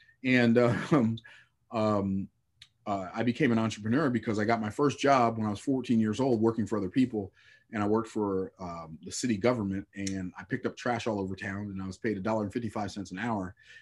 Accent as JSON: {"language": "English", "town": "Tampa", "region": "Florida", "country": "United States", "tie": "born there", "said": "Yeah, so I was born in Tampa, Florida, where I live now. I was born in Tampa, Florida, in 1961, when segregation was a big thing."}